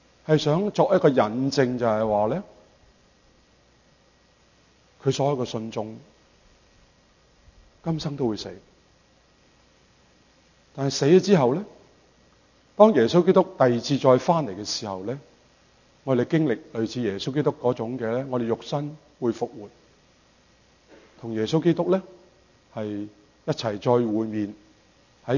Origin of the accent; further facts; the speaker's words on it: Canada; 我们加拿大人平均是比美国人呢是穷少少的